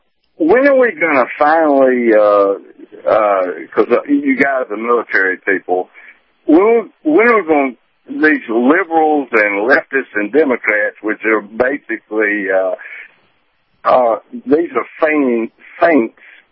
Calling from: Atlanta, Georgia, United States; From Atlanta, Georgia.

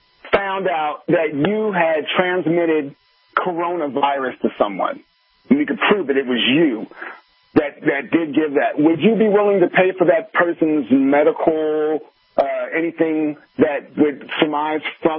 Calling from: California, United States; Hello, good afternoon. I am calling from California

